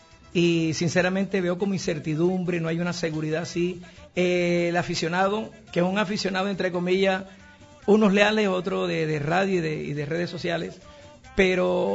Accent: Barranquilla, Atlántico, Colombia; also born or lived in Soledad; Cristiano barranquillero, saldeño barranquillero. Yo soy nacido en Soledad, pero adoptado en Barranquilla. Más tiempo en Barranquilla que en Soledad, obviamente. Yo soy de Colombia, nací en Soledad, pero barranquillero de corazón.

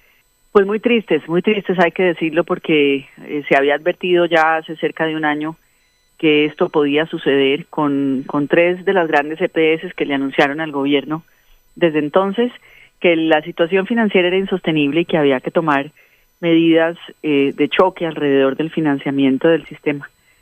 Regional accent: Colombia; uno como colombiano sí reconoce

